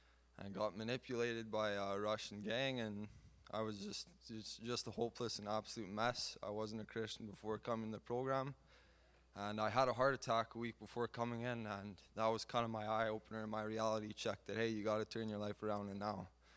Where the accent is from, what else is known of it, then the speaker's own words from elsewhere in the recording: Steinbach, Manitoba, Canada; I was born and raised in Steinbach.